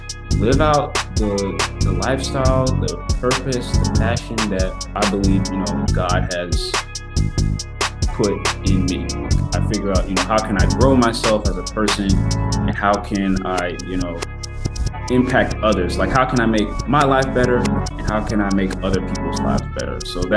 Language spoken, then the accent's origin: English; Florence, South Carolina, United States; now in Charleston, United States; Like I'm from Florence, South Carolina, but I stay in the Charleston area.